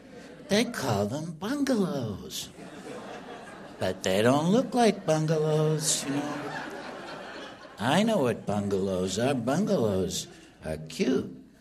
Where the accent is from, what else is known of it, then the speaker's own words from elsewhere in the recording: New England, United States; those preppy boys that I grew up with in New England